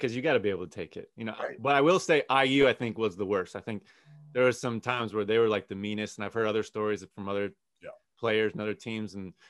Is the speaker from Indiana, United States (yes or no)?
yes; Indiana, United States; I'm from Indiana, Purdue people, you know, they know me.